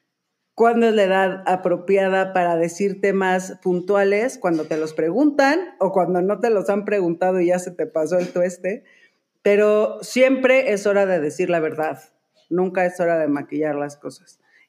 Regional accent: Mexico; Soy mexicana y entonces el recordarme que tengo un compromiso social con este México

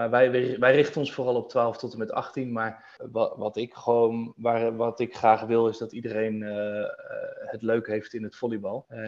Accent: Zwolle, Overijssel, Netherlands; Ik kom uit Zwolle. Of tenminste, op mijn 6e verhuisde ik naar Zwolle.

